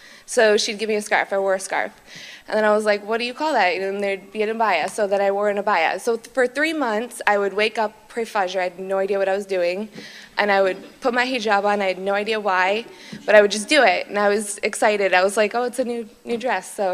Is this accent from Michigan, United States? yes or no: yes; Michigan, United States; I come from Michigan. I'm 31 years old, married, but I come from a Christian family, but like most of us, converts. My father's side is Catholic, and my mother's side is very conservative Christian